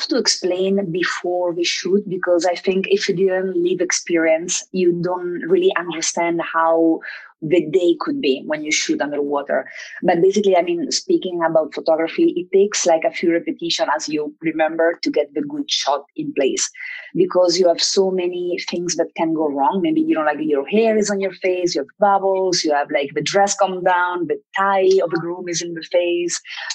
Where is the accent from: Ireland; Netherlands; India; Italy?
Italy; I come from Italy